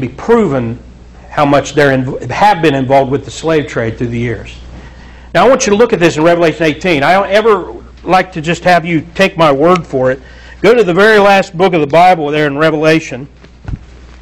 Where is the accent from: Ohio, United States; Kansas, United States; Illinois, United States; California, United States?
Ohio, United States; Portsmouth; This was a statement from an article in my hometown paper where I grew up, the Portsmouth Times, a writer named Nikki Blankenship.